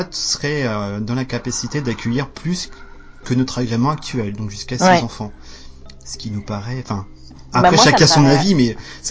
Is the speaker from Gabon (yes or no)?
no; Pays de la Loire, France; donc moi perso, donc je suis de la Sarthe